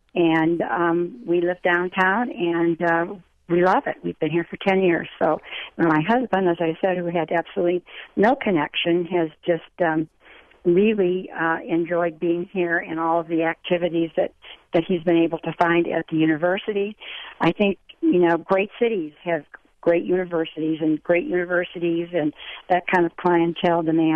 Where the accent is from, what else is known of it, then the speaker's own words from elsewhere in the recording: Wisconsin, United States; also born or lived in Kansas City / Washington, D.C.; I grew up in Wisconsin. I went to the university. I moved to Kansas City, where I met my husband, and then we had a 30-year career in Washington, D.C. that included living in Moscow and Budapest